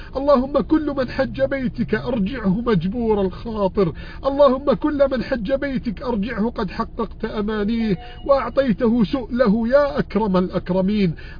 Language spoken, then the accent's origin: Arabic; Egypt; بلدنا بلادنا مصر